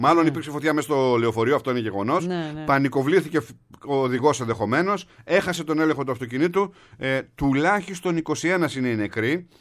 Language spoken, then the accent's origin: Greek; Ptolemaida, Western Macedonia, Greece; Χαιρετισμού στην πατρίδα μου την Πτολεμαίδα.